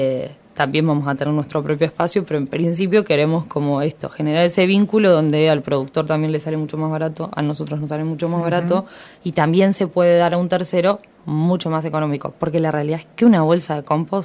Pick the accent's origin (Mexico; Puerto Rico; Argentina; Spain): Argentina; Buenos Aires; soy de Buenos Aires